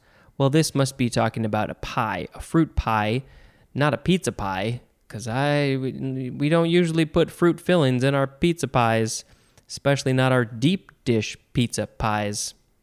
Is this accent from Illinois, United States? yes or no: yes; Chicago, Illinois, United States; I mean, I'm from the Chicago area. This is where I think, I don't know if it was invented, the deep dish pizza.